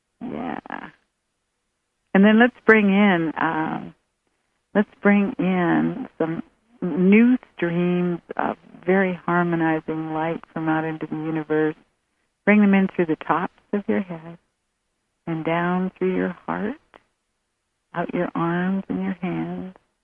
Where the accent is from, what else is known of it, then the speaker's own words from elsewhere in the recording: Canada; now in United States; I always thought, you know, America's kind of a crazy country. I come from Canada.